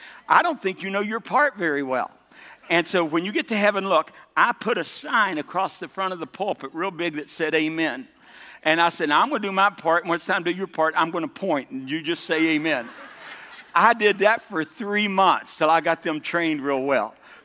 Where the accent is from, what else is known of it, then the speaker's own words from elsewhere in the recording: West Virginia, United States; And I came from Southern, glory to God, West Virginia.